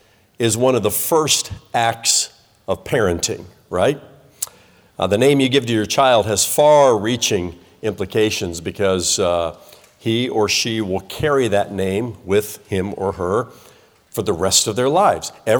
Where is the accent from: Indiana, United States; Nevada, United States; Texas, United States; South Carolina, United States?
Indiana, United States; We were known as the three R's growing up in Indiana